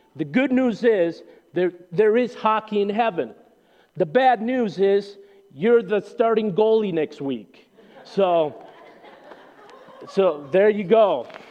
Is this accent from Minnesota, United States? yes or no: yes; Minnesota, United States; My wife and I'm originally from Minnesota. My wife is from Madison.